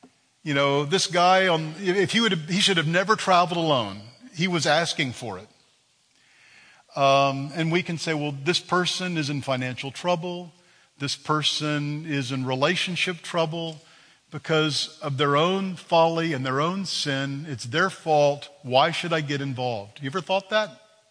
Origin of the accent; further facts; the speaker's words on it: Texas, United States; But I was raised in Texas as a young man in the 60s, 70s, and I saw a lot of racism.